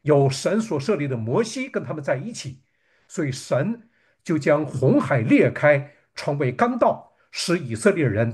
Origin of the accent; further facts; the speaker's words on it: Northeast China, China; 我们东北话呢。形容那种感觉叫做自由啊，叫做自由。只有东北人才明白自由这个含义啊